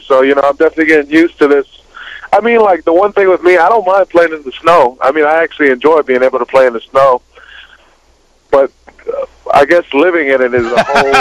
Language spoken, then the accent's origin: English; Waipahu, Hawaii, United States; now in Mililani, United States; originally I grew up in Waipahu, but right now I reside in Mililani, Hawaii.